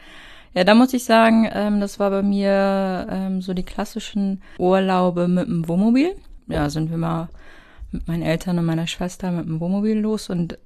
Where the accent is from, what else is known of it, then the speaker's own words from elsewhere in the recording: Lower Saxony, Germany; Und ich meine, ich komme ja aus der Niedersachsen-Ecke.